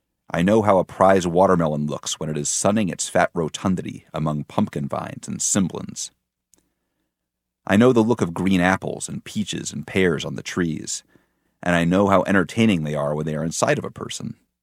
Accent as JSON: {"language": "English", "region": "Connecticut", "country": "United States", "tie": "born or raised there", "said": "And, you know, I grew up in Connecticut"}